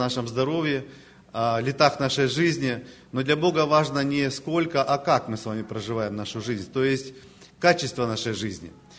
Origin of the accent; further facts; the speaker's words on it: Donetsk, Donetsk Oblast, Ukraine; У нас тоже как-то было крещение в Донецке, откуда я сам родом, из Украины.